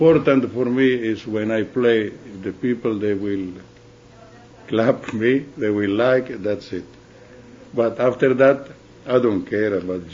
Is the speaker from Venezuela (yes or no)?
yes; Venezuela; I grew up in Latin, in Venezuela.